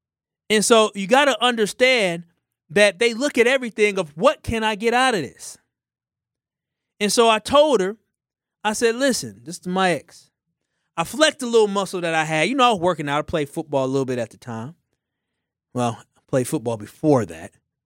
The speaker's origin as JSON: {"language": "English", "town": "Whitefish Bay", "region": "Wisconsin", "country": "United States", "tie": "born or raised there", "said": "See, growing up in Whitefish Bay, I saw that the kids who couldn't shoot a basketball"}